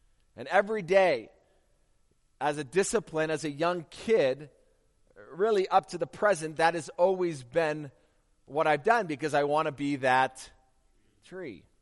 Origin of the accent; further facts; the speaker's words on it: California, United States; because I grew up in California where you could wear shorts any time of the year, unlike here.